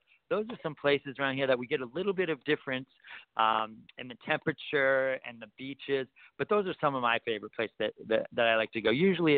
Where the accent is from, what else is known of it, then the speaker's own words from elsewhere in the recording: San Diego, California, United States; And when I tell them that I'm from San Diego, they always say, oh my gosh, I love San Diego.